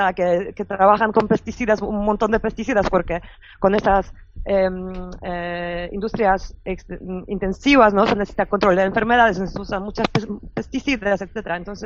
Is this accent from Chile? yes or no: no; Poland; en mi país, Polonia, que es extremo, un caso bastante extremo